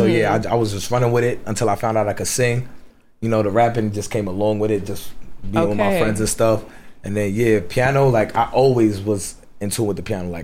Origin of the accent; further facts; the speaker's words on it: Brooklyn, New York, United States; also born or lived in Long Island; Yeah, originally I'm from Brooklyn, but yeah, Jack Long Island, heavy. That's my stomping grounds.